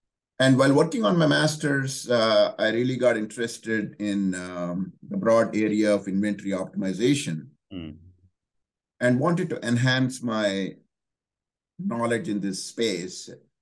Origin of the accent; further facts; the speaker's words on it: South India, India; So I'm from South India, and I spent much of my childhood there.